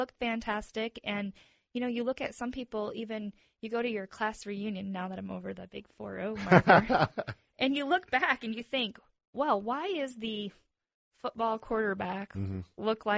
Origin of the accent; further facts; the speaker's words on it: Michigan, United States; now in Las Vegas, United States; I think I grew up in Michigan. We knew all of our neighbors.